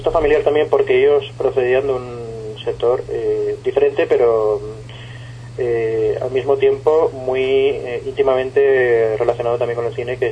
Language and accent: Spanish; Barcelona, Catalonia, Spain; permitidme decirlo, yo soy de Barcelona, ¿no?